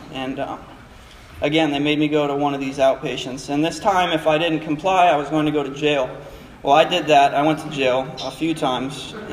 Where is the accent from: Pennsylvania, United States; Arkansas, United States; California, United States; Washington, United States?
Washington, United States; also born or lived in Minnesota / New York; I was born in Washington State, moved across the country to Minnesota, and then New York, and then back to Washington.